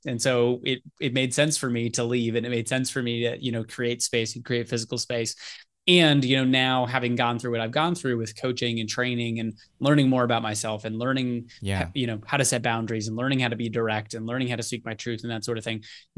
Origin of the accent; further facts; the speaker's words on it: Ohio, United States; I really appreciated like where I grew up and, you know, my childhood.